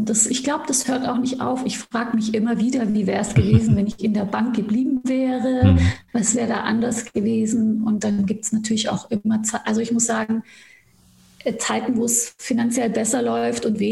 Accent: Stuttgart, Baden-Württemberg, Germany; now in Berlin, Germany; ich war immer die Türkin, das Gastarbeiterkind, also gerade in Stuttgart und wo ich aufgewachsen bin, da ist ja alles auch nochmal ein bisschen ländlicher.

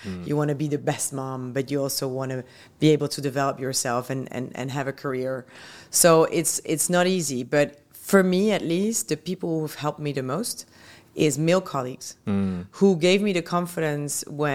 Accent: Belgium; I come from Belgium, as we started off, tiny country.

